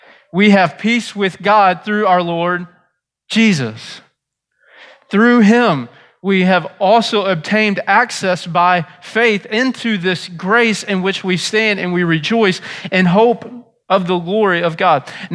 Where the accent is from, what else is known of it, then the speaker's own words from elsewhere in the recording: Leadwood, Missouri, United States; You don't even live in Leadwood. Like, I grew up in Leadwood.